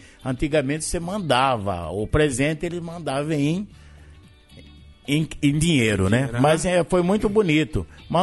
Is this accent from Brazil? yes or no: yes; Várzea Grande, Mato Grosso, Brazil; Mas sou várzeagrandense, sou lá de Capão Grande, Grande, moro lá até hoje